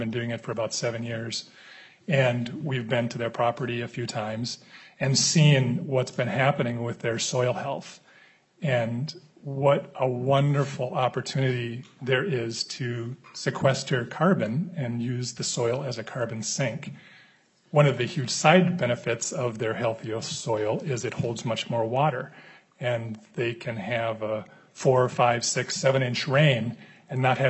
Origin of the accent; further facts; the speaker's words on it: New Brighton, Minnesota, United States; I grew up in New Brighton, but my grandparents had a place up near Grand Rapids, near Remerd, Minnesota